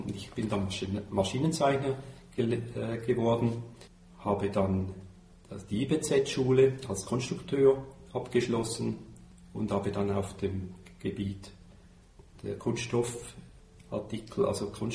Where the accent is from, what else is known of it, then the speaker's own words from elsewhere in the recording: Rapperswil, St. Gallen, Switzerland; Also aufgewachsen bin ich in Rapperswil am Zürichsee.